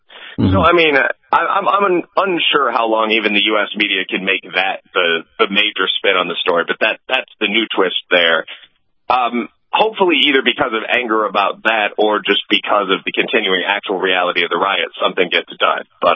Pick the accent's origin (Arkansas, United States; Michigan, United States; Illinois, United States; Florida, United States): Illinois, United States; Chicago; I mean, so I'm from Chicago. I mean, I know people in Kenosha